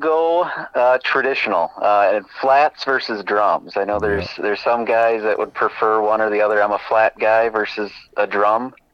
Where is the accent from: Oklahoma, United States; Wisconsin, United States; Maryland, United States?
Wisconsin, United States; La Crosse; Growing up in the La Crosse area and having access to the Mississippi River, abundant ducks, fishing, deer hunting